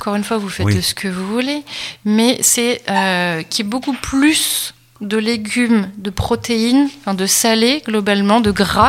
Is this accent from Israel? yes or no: no; France; On est français, et du coup, c'est le petit déjeuner sucré.